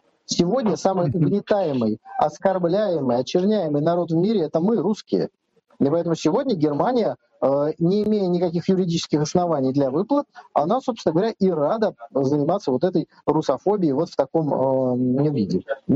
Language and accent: Russian; Saint Petersburg, Russia; я коренной ленинградец, в моей семье, естественно, тоже есть погибшие в блокаду.